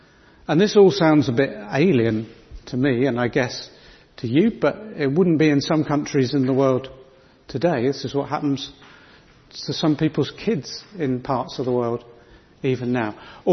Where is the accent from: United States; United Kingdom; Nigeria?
United Kingdom; And because we're mostly British, we're usually very polite, aren't we?